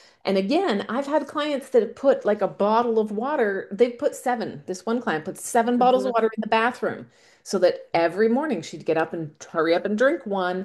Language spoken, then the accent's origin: English; Canada; I am Canadian.